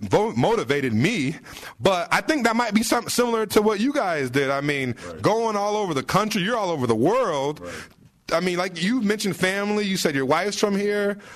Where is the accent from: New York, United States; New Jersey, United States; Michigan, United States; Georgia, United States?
Michigan, United States; Kalamazoo; I'm from Kalamazoo, Michigan, born and raised, lived there for 18 years of my life.